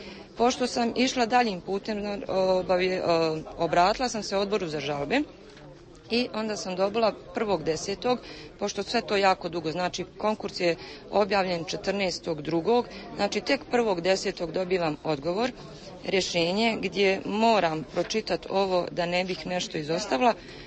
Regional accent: Sarajevo, Federation of Bosnia and Herzegovina, Bosnia & Herzegovina; dolazim iz Sarajeva, znači živim u Sarajevu.

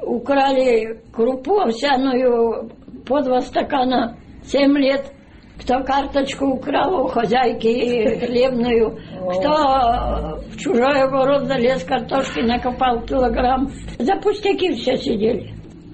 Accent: Ladyshevo, Russia; Я из Ладышева родом выросла в бедной семье, без отца с 5 лет.

